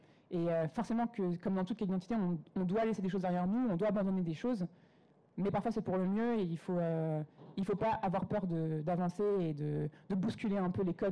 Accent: Paris, Île-de-France, France; moi je suis parisienne, je suis née dans Paris, je grandis dans Paris, je vis dans Paris.

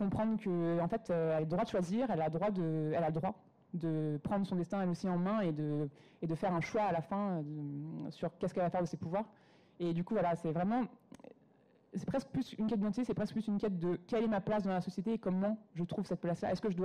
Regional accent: Paris, Île-de-France, France; moi je suis parisienne, je suis née dans Paris, je grandis dans Paris, je vis dans Paris.

